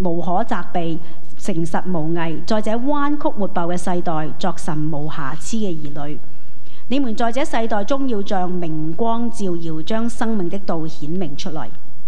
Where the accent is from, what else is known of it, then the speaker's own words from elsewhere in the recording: Hong Kong; 我哋香港人嘅问题一路咧都系咩啊？地少人多，屋又多。